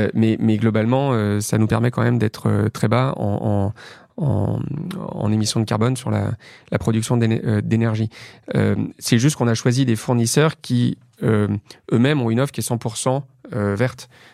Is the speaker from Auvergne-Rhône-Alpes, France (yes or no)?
yes; Lyon, Auvergne-Rhône-Alpes, France; moved away as an adult; J'ai grandi dans la banlieue est de Lyon. Je suis resté à Lyon jusqu'à mes 20 ans, classe prépa, et puis voilà, mon école d'ingénieur m'a amené à Paris.